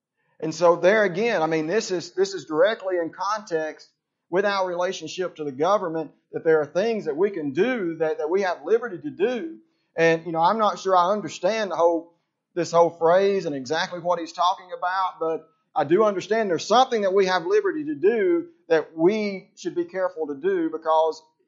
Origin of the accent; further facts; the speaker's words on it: United States; Now, as an American, could I get behind this?